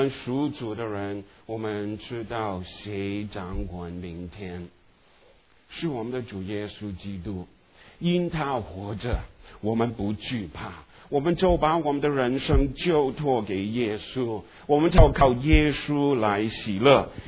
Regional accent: Hong Kong; now in United States; 祖国是中国啊，我们这是香港人哦。

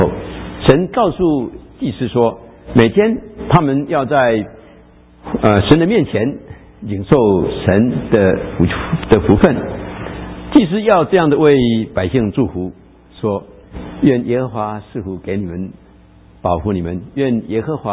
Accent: Taiwan; 不是广东人都很少想到说八跟这个福气有什么关系啊。我在台湾长大，从来没有想到说八字跟福有什么关系啊。

